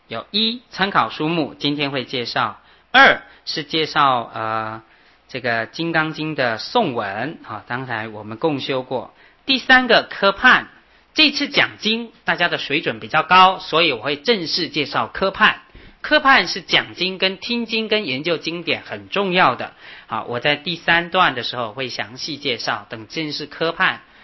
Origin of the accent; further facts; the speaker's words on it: China; 我们中国人比较喜欢读经